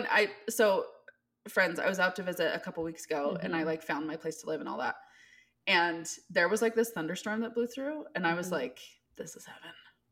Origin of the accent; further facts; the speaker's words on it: New York, United States; now in Salt Lake City, United States; Yeah, so I grew up in New York State, and I will still claim that for the rest of forever, that I am from New York. So I've lived in the Salt Lake City area for like 14 years.